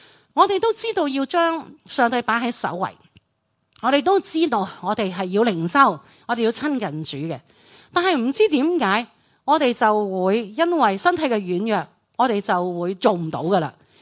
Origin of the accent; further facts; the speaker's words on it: Hong Kong; 其實我哋香港人就好明嘅